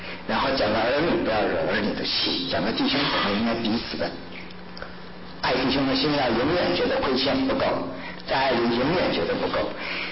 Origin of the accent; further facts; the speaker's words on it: China; 你像我们这族，我们是中国人，我们喜欢吃什么？